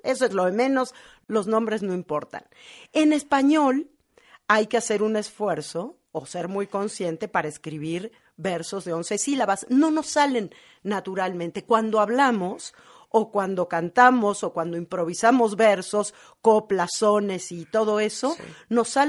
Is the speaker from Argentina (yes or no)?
yes; Argentina; born there; yo nací en la Argentina y mi madre me cantaba en argentino